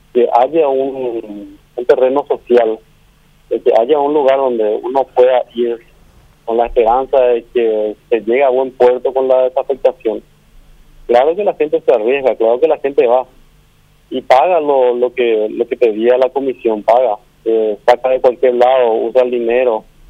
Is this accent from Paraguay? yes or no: yes; Paraguay; Todos somos paraguayos